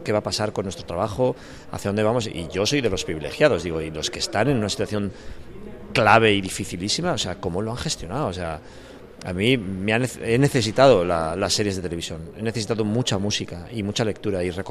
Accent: Albelda de Iregua, La Rioja, Spain; hay tres chicos de mi pueblo Albel de Iregua, están estudiando arte dramático en Madrid

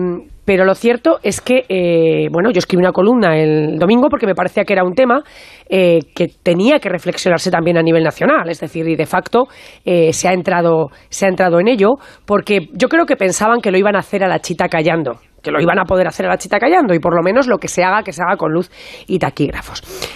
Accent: La Rioja, Spain; Yo como riojana pido la voz y la palabra.

